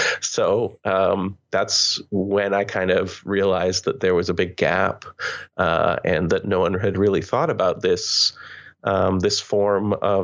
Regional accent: Canada; But I'm Canadian

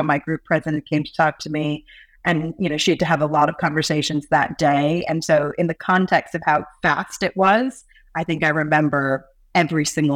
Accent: New York City, New York, United States; I grew up in New York City and outside New York City. I really spent my entire life there.

